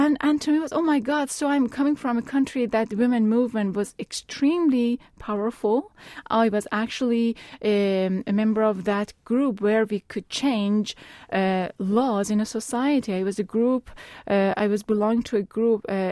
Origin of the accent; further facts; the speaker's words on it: Iran; now in United States; I am coming from Iran. Iran, I was actually raised in a war-torn, revolution-torn, extremely intense society.